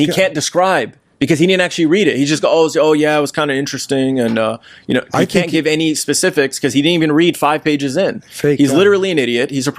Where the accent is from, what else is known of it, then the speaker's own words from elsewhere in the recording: United States; First of all, as an American, I have the right to free speech.